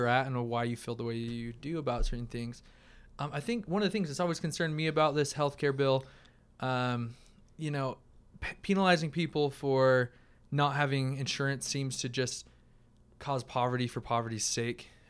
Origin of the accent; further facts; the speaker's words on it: St. George, Utah, United States; now in Logan, United States; I grew up in St. George. I like my heat.